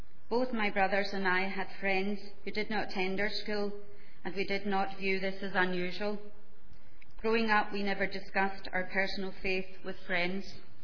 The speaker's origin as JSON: {"language": "English", "town": "Glasgow", "region": "Scotland", "country": "United Kingdom", "tie": "born there", "accent": "Ulster", "said": "Well, you may have picked up the accent's not local. Ulster accent, but I was born in Glasgow. My mum and dad were Roman Catholic"}